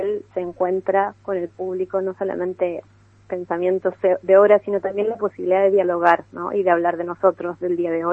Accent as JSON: {"language": "Spanish", "country": "Chile", "tie": "born or raised there", "lives_now": "Argentina", "said": "Yo, por ejemplo, me crié en Chile"}